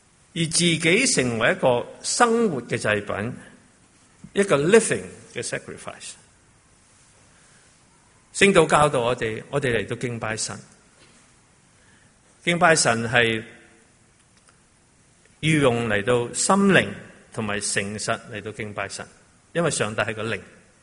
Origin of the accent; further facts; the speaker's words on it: China; 我们知道我们是中国人